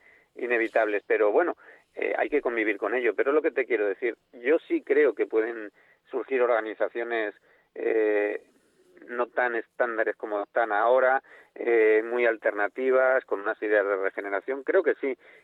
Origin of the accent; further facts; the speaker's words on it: Spain; Somos muy pillos, somos españoles.